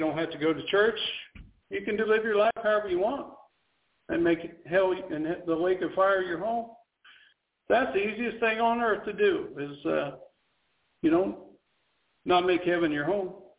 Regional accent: Illinois, United States; Now, if I see them in a grocery store back home where I grew up in Illinois, they would probably say hi.

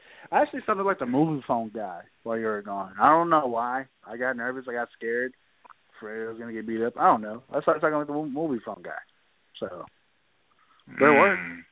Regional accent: Los Angeles, California, United States; You know, there's finally a team back in my hometown, and I can easily get to the game.

